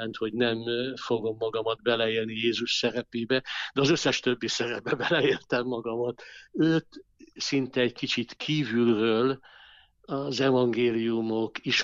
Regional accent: Nyíregyháza, Szabolcs-Szatmár-Bereg, Hungary; abban a környezetben, amin én felnőttem Nyíregyházán, általános iskolában

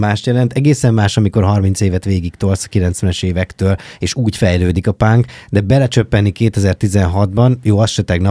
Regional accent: Békéscsaba, Békés, Hungary; Én meg Békés Csabán, szevasz, hello.

